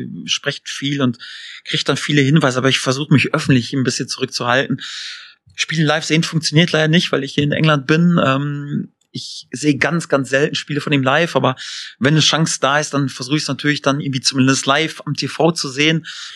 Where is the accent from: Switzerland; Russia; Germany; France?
Germany; North Rhine-Westphalia; Bin ja aufgewachsen in Ostwestfalen, in einem kleinen Dorf, ja, natürlich. Irgendwie, da ist eine katholische Grundschule und da sind solche Dinge natürlich auch extrem wichtig und bin dann auch so geprägt, natürlich auch aufgewachsen.